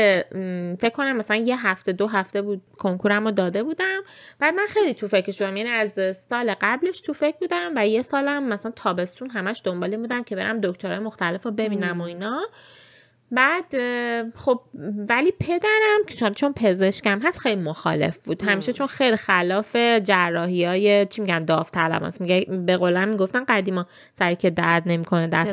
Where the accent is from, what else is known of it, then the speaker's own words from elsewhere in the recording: Iran; ماهایی که توی ایران بودیم و توی ایران بزرگ شدیم